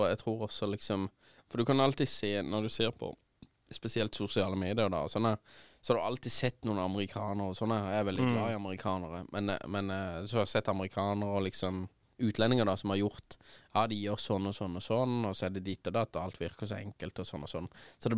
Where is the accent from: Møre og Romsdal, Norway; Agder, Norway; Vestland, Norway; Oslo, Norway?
Agder, Norway; Kristiansand; der hvor vi er fra Kristiansand også, så du skal liksom ikke, det er ikke Molde vi er fra liksom.